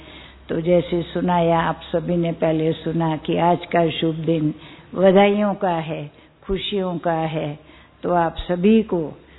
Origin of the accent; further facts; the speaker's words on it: Gujarat, India; तो हम गुजरात से आए हैं, गुजरात में रहते हैं